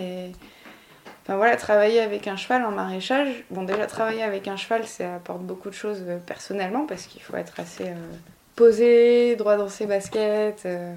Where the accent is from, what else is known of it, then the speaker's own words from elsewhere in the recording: Paris, Île-de-France, France; Je suis originaire de Paris à la base, enfin, j'ai grandi à Paris. Et après je suis partie pour faire mes études, donc j'ai pas mal bougé. Je suis allée à Dijon, à Arles, avec des stages en Afrique aussi.